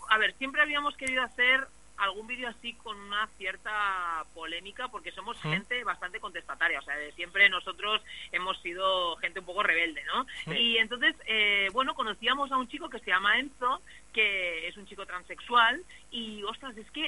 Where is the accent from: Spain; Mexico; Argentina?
Spain; Catalonia; se expresa mejor en castellano y yo también, aunque soy catalán.